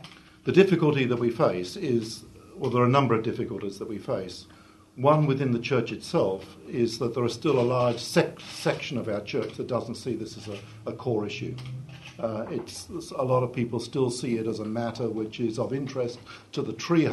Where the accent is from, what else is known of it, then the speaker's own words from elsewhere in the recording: Australia; As an Australian, I was terribly disappointed this morning